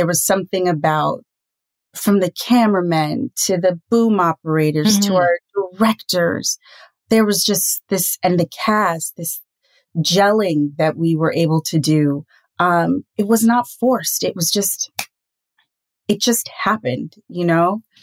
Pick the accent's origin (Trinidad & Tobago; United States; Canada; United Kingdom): Trinidad & Tobago; there is something as a Trinidadian, there's something about people coming together and singing songs